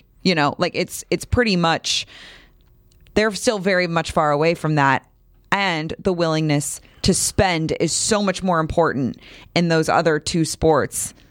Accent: St. Louis, Missouri, United States; also born or lived in New England; I think I grew up in St. Louis. I shouldn't remind the Chicago people that.

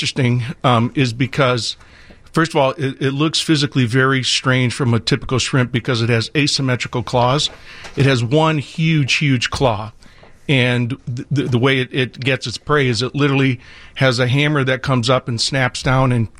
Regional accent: Michigan, United States; I grew up loving baseball. I grew up in Michigan.

